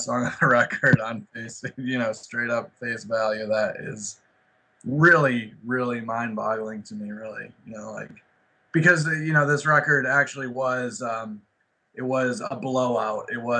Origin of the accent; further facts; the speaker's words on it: Chicago, Illinois, United States; And we're from Chicago, of course, so we spent some time in Jackson Park